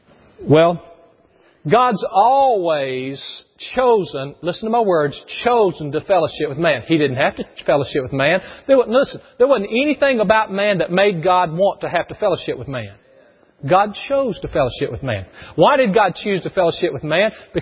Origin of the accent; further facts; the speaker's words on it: Lawrenceburg, Tennessee, United States; I grew up in Lawrenceburg, Tennessee, which is meaningless, but there's a square there.